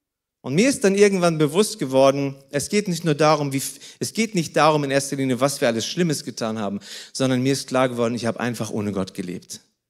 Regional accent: Kazakhstan; Ich komme aus Kasachstan.

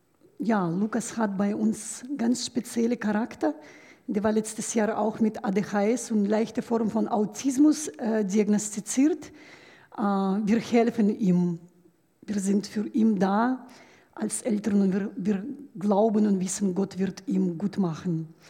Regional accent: Belarus; first language Russian; German is a second language; now in Thessaloniki, Greece; Ich bin ursprünglich Weißrussin, meine Muttersprache ist Russisch.

